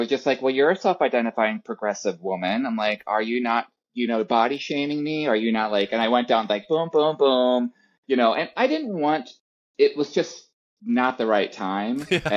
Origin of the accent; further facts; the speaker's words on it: Pennsylvania, United States; I'm born and raised in Pennsylvania. That's where I am right now. Lebanon County, Pennsylvania, Pennsylvania Dutch country. I am, you know, I was raised Lutheran, more of a stricter end of Lutheran.